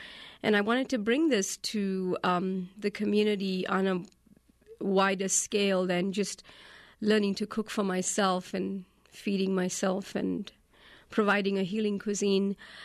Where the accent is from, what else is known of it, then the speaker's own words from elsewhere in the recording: England, United Kingdom; also born or lived in Australia / South Africa / Singapore / Hong Kong; I did not grow up in India. My parents are Indian. They're from southern India. I grew up in England, Australia, South Africa, a little bit in Singapore, and a little bit in Hong Kong.